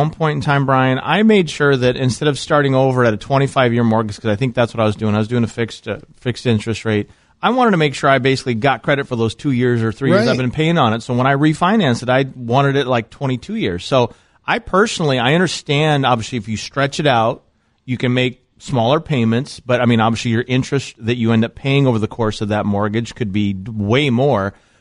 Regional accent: Midwest, United States; also born or lived in California; part of the reason why I wanted to move here, obviously, number one is family, because I'm from the Midwest.

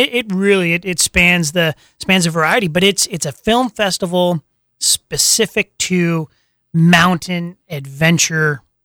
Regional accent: Spokane, Washington, United States; No, we born and raised in Spokane, and it was an absolute mark that calendar whenever Banff was coming to town.

